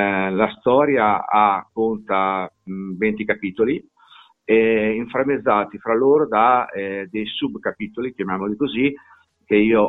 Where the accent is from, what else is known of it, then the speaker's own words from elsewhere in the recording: Modena, Emilia-Romagna, Italy; accent: Emilian; Mi scuso per la cantilena emiliana, ma sono di Modena, non ci posso fare assolutamente nulla.